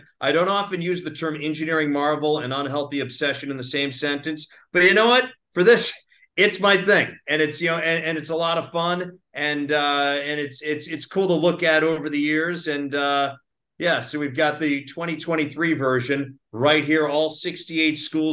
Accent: New Hampshire, United States; New Hampshire.

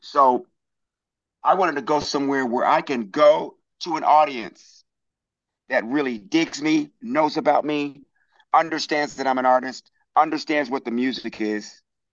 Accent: Washington, District of Columbia, United States; because I come from the Washington, D.C. metropolitan area, and that now is the DMV.

